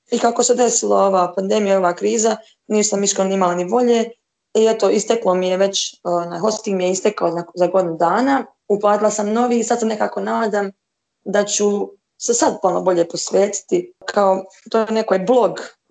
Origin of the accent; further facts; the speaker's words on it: Serbia; born there; Jer rođena sam u Srbiji i meni je to, na momente mi čak nedostaje